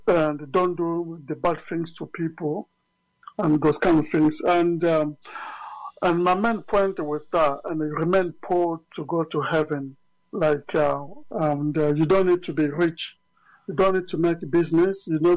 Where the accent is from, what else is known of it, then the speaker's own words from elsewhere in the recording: DR Congo; English is a second language; now in London, United Kingdom; my background is that I'm from Africa, and the DRC, Congo. And I was born there, and I came to live in London. I came as an asylum seeker.